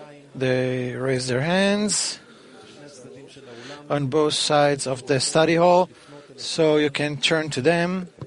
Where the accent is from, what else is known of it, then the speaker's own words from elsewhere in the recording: Japan; English is a second language; I come from Japan. This is my first Congress.